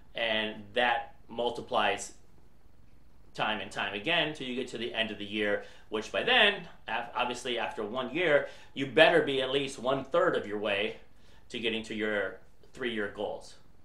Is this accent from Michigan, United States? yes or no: yes; Michigan, United States; a lot of people, I'm from Michigan, a lot of people growing up have always had the dream of, I want to retire in Florida or someplace warm.